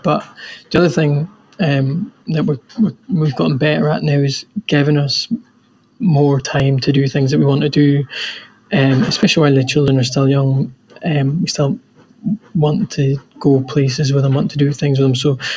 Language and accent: English; Thurso, Scotland, United Kingdom; We grew up here. I'm from Thurso. My wife's from Dunnet, and it's just a beautiful part of the world.